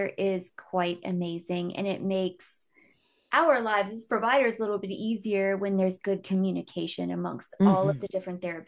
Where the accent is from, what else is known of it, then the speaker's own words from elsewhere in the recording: Houston, Texas, United States; I'm from Houston, and Houston is approximately 1 hour away from Houston.